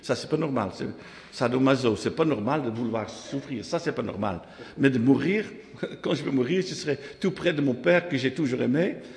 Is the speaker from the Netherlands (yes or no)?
yes; Haarlem, North Holland, Netherlands; French is a second language; now in France; moi je suis de la Hollande, de Haarlem, près d'Amsterdam